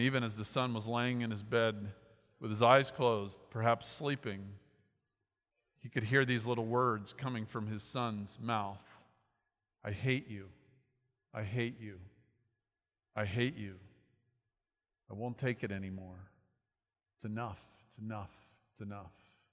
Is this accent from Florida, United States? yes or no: yes; Miami, Florida, United States; We grew up in Miami, and when I finished high school, my parents moved to Boca Raton